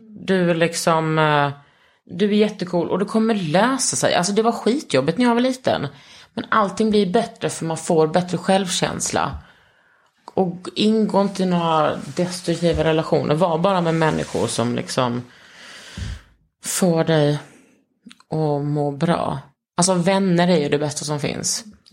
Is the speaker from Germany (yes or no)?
no; Skåne, Sweden; Alltså jag är uppvuxen i Skåne och typ, men mest varit på västkusten på mina sommar.